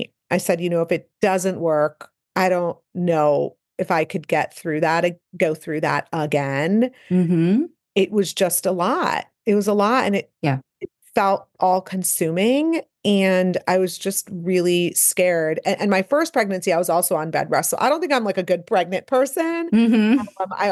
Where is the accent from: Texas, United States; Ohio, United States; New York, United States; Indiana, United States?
Ohio, United States; Cleveland; But we grew up in Cleveland, Ohio, which is, you know, the mecca of cardiology.